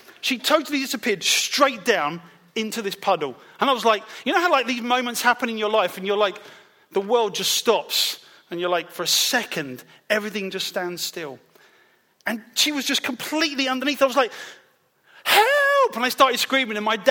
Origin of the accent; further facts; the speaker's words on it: Peckham, London, United Kingdom; I was a boy from Peckham.